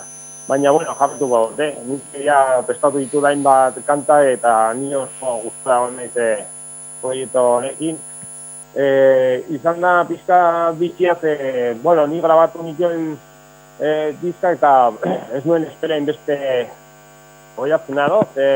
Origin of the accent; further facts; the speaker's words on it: Pamplona, Navarre, Spain; Boa, ni Iruñakoa naiz, eta hainbat taldetan joan nindut